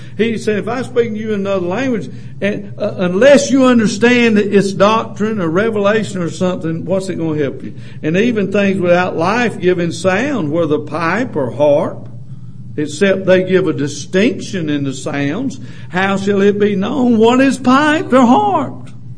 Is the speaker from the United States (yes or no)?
yes; South Carolina, United States; It wouldn't be an angelic tongue. I mean, I am from South Carolina, there's nothing angelic about it.